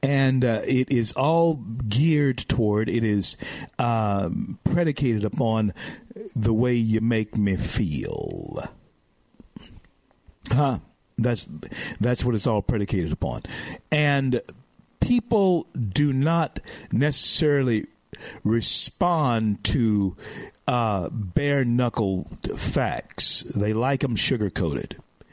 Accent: Louisiana, United States; here in the great state of Louisiana, my state, my home state.

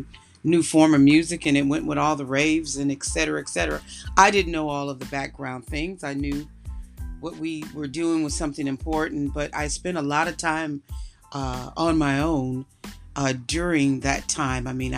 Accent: United States; now in United Kingdom; As an American artist in the UK and pioneering a sound of music, when I first came here, there wasn't even a genre for house yet.

